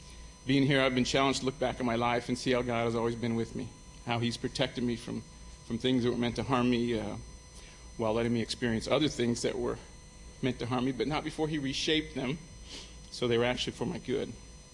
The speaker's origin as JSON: {"language": "English", "region": "Indiana", "country": "United States", "tie": "born or raised there", "also_born_or_lived": "Kentucky", "said": "I was born in Kentucky and raised in rural Indiana, and I was 8 years old when Jesus asked me to be my Savior. So Indiana, beautiful Kentucky bluegrass"}